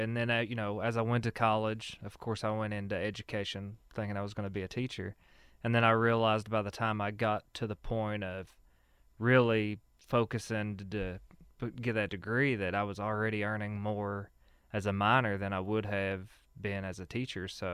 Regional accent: Whitesburg, Kentucky, United States; Okay, well, of course, I grew up here in Letcher County, from Whitesburg, born and raised.

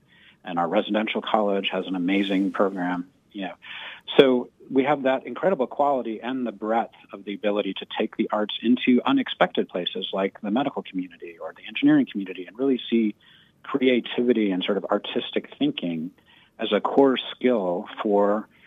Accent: Ann Arbor, Michigan, United States; I grew up in Michigan. I'm a longtime resident of Ann Arbor. I was born, like, you know, about in a hospital, this St. Joe's Hospital in Ann Arbor

